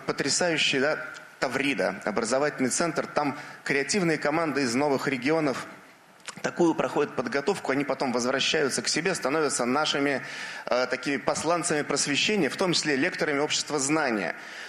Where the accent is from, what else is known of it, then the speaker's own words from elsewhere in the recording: Saint Petersburg, Russia; я коренной ленинградец